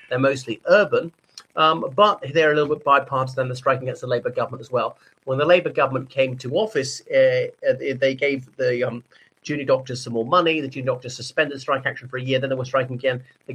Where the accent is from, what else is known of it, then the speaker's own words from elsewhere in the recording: Ireland; o everybody … from Ireland.